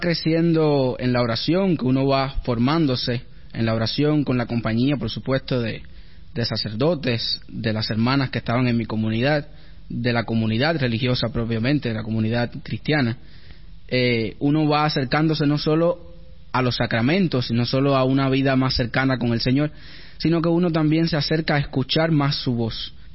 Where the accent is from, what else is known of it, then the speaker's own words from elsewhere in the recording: Cuba; como buen cubano, a venerar y creer en la Virgen de la Caridad